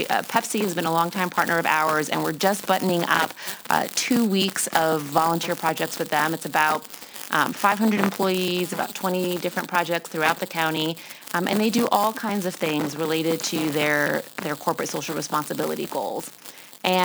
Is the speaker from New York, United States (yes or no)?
yes; Tarrytown, New York, United States; And I'm from Westchester originally, born and raised right here in Tarrytown.